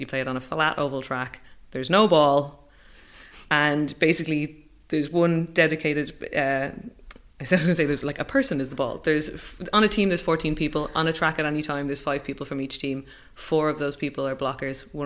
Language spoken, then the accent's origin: English; Ireland; I think as Irish people, we have a problem like bigging ourselves up anyway.